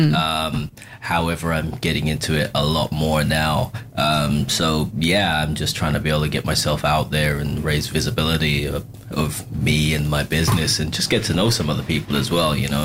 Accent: Balham, London, United Kingdom; also born or lived in Lewisham; I was born in Lewisham, raised in Balham.

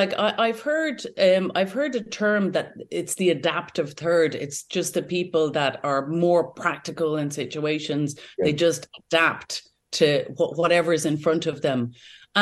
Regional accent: Dublin, Leinster, Ireland; So in terms of my own backstory, so I'm from Ireland, born in Dublin.

